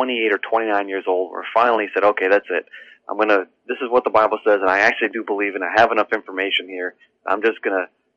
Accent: Hampton Bays, New York, United States; also born or lived in Setauket; Yeah, I grew up in Hampton Bays, though. And we went to church all my life

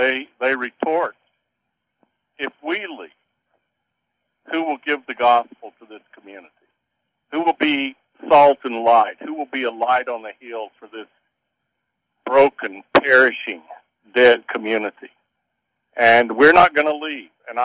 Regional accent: the South, United States; now, I am originally from the South. I know there's been a lot of racism

